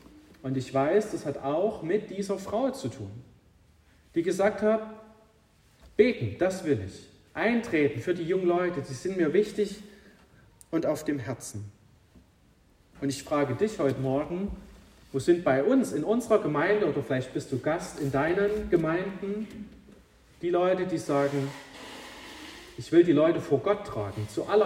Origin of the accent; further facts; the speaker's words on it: Dittersdorf, Germany; Ich komme ja aus Dittersdorf